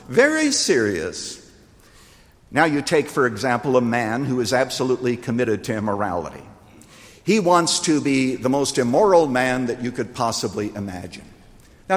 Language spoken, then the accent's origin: English; Iowa, United States; We used to do them all the time when we were growing up in Iowa.